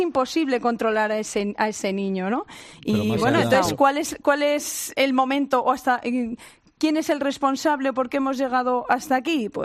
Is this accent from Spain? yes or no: yes; Guadalajara, Castilla-La Mancha, Spain; now in Madrid, Spain; yo, como española de Guadalajara y residente en Madrid, me hubiera ofendido muchísimo.